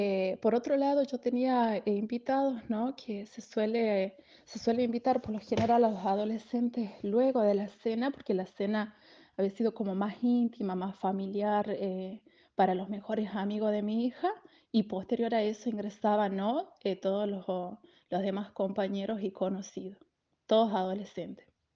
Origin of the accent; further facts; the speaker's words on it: Vinchina, La Rioja, Argentina; actualmente estoy trabajando acá en la provincia de Santa Cruz, pero soy de La Rioja, de Vinchina. Mi familia toda está ahí en Vinchina